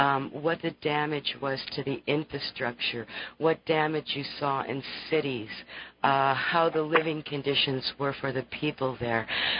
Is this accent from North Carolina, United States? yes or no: no; Connecticut, United States; I'm from Connecticut.